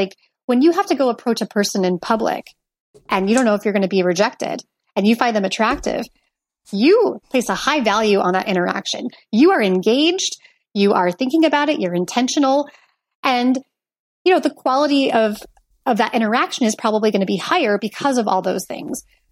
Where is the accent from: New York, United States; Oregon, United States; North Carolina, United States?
Oregon, United States; Portland; moved away as an adult; And I grew up in Portland, Oregon